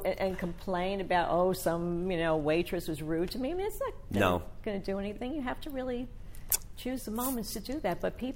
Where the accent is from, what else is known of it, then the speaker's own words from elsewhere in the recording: Newark, New Jersey, United States; You know, I come from Newark. You know, what can I tell you?